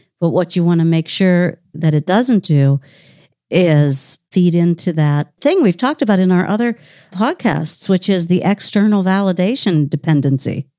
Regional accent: Pittsburgh, Pennsylvania, United States; and this is actually my story, growing up in Pittsburgh and Carnegie Library and Carnegie Mellon and Pitt

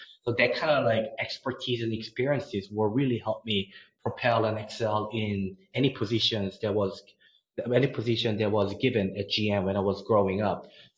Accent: Seoul, South Korea; As I mentioned before, I was born and raised in Seoul.

